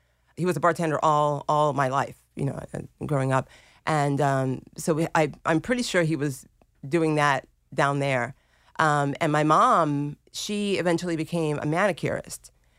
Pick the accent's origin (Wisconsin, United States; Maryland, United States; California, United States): Maryland, United States; Lewisdale; There were like four families, you know, Cuban families that we grew up with in Lewisdale, Maryland.